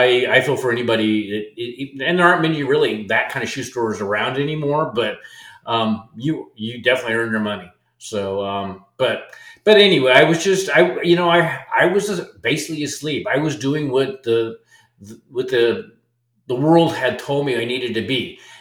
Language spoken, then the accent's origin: English; Nebraska, United States; also born or lived in Colorado; So, I grew up in Nebraska, was born in Colorado, and, I went to school, got good grades